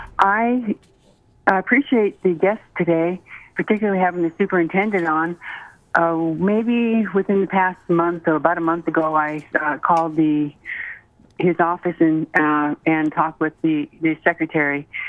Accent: Anchorage, Alaska, United States; born there; And I myself am Alaska Native. I was born in Anchorage, and I'm 57 years old.

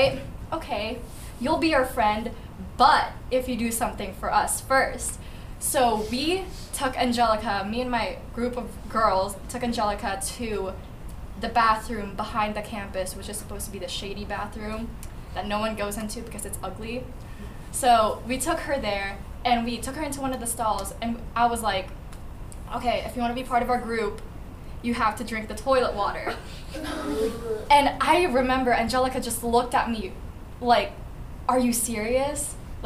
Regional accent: Philippines; now in United States; I grew up in the Philippines. I didn't grow up here in America, and I was raised by my grandparents.

